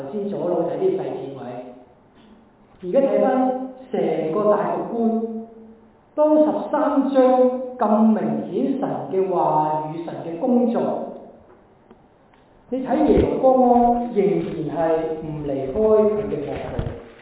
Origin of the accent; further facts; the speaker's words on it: Hong Kong; 我哋香港人翻到花錢噶嘛